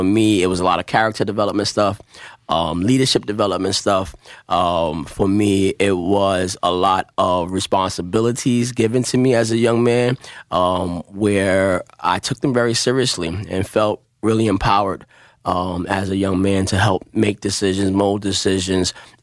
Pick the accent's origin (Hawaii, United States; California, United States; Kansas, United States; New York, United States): New York, United States; Brooklyn; born or raised there